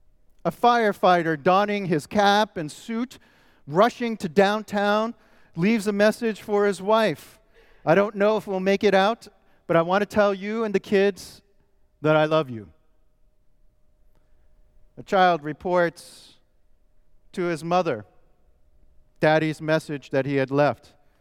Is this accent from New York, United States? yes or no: yes; New York City, New York, United States; born there; I was born in New York City, more specifically in the Bronx, in the shadow of Yankee Stadium.